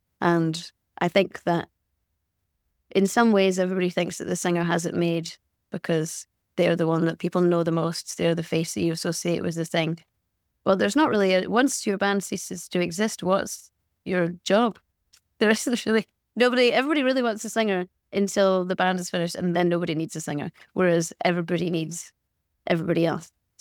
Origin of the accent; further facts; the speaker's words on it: Glasgow, Scotland, United Kingdom; now in Los Angeles, United States; I don't think as a Glaswegian person I'm used to this level of sunshine.